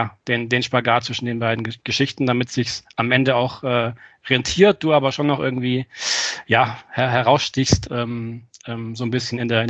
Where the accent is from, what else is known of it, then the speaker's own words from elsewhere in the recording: Friedrichshafen, Baden-Württemberg, Germany; born there; hier bei mir in Friedrichshafen, wo ich geboren bin